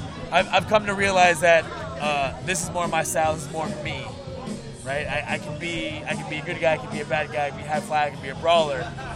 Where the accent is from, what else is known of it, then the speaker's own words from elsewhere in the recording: San Juan, Puerto Rico; born there; I was born in San Juan, Puerto Rico